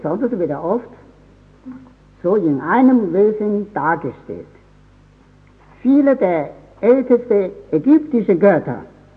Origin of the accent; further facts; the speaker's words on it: China; weil ich als Chinesin dazu neige, die historische Betrachtung dieser Phänomene durch die abendländische Wissenschaft eine gewisse Einseitigkeit zu verdächtigen